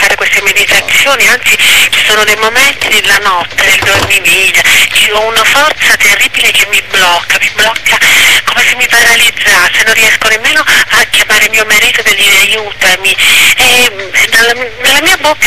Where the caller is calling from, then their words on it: Naples, Campania, Italy; Ciao, sono da Napoli